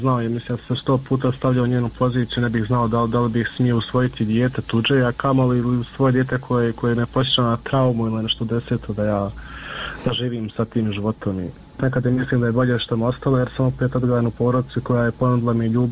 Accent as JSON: {"language": "Serbian", "town": "Miljevina", "region": "Republika Srpska", "country": "Bosnia & Herzegovina", "said": "mi smo svi gore iz Miljevine"}